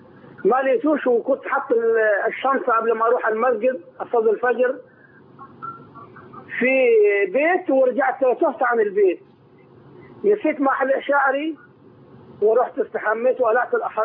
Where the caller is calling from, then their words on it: Saudi Arabia; أنا بغلق من السعودية